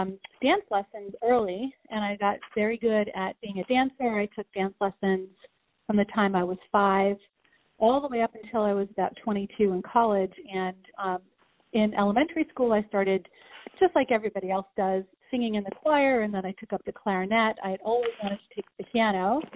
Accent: New York, United States; I grew up in Long Island. I was 45 minutes outside of Manhattan, and everything was Broadway.

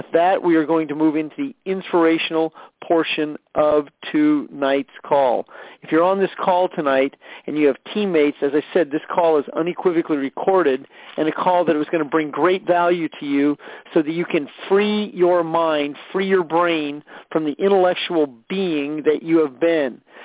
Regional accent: Omaha, Nebraska, United States; I grew up in the Kansas City, Omaha, Nebraska area, spent much time in the St. Louis, Missouri area myself.

